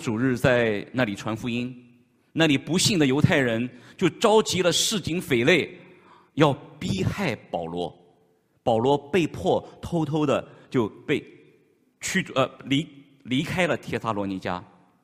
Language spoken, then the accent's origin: Chinese; China; 或许我们中国人很厉害的